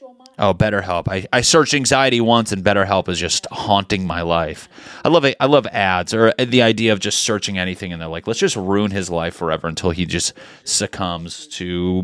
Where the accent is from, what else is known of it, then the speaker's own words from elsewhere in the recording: Connecticut, United States; You know, I'm from Connecticut. What do you know about hip-hop, Matt?